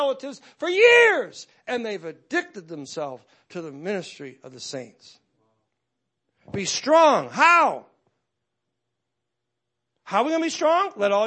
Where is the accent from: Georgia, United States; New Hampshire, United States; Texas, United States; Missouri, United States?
New Hampshire, United States; Now, I went down south. I'm from New Hampshire. And I went to Tennessee to Bible college.